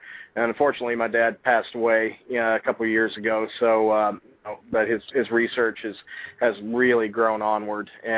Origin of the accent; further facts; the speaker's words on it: Lexington, Kentucky, United States; also born or lived in Denver, United States; Well, I was born in Denver, Colorado. So, yeah, I'm definitely have a route there for sure. But most of my life I did live in Lexington